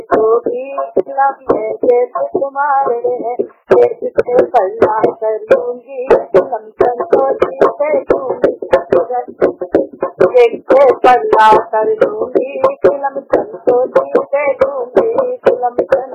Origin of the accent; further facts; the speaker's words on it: Ghaziabad, Uttar Pradesh, India; और मैं गाजियाबाद से हूँ, ब्लाइंड हूँ मैं।